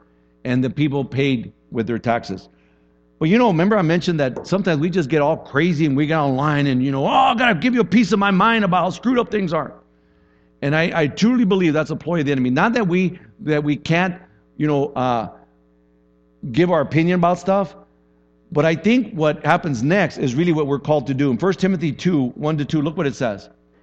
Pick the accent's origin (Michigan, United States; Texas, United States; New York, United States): Texas, United States; I grew up in Texas, so I'm a Dallas fan, right?